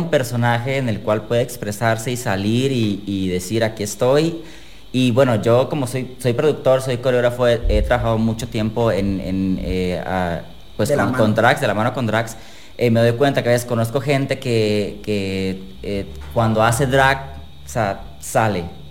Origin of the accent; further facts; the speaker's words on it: Mexico; now in Costa Rica; O sea, yo cuando llegué aquí a Costa Rica, de México, o sea, yo vine aquí y vi esos shows que en México, a pesar de ser una ciudad grande y demás, no los veía.